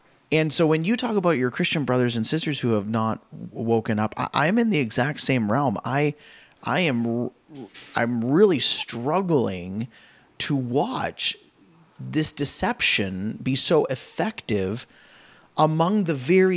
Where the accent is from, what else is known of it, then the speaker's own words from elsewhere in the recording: Canada; Canadians have a very younger brother syndrome where we just like to do whatever the US doesn't